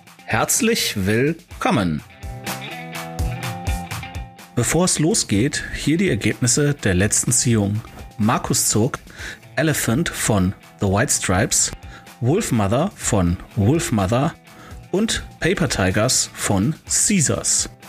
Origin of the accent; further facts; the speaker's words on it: Cologne, North Rhine-Westphalia, Germany; Ausgerechnet ich als Kölner in Düsseldorf